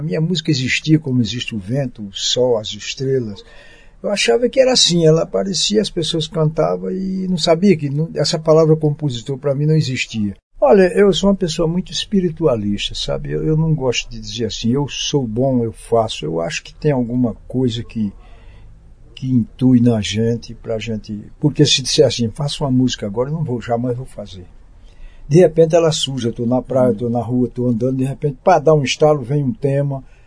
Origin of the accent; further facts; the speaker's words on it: Queimadas, Paraíba, Brazil; Eu sou do interior, né, da roça, lá de Queimadas, perto de Campina Grande, na Paraíba.